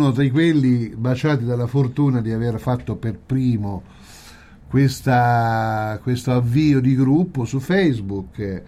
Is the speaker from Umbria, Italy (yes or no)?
yes; Castel del Piano, Umbria, Italy; io sono di Castel del Piano, ovviamente faccio parte anche di quel gruppo.